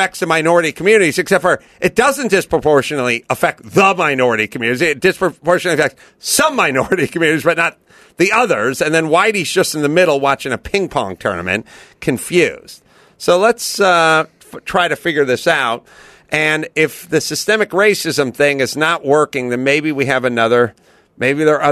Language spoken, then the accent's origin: English; Los Angeles, California, United States; where I grew up in North Hollywood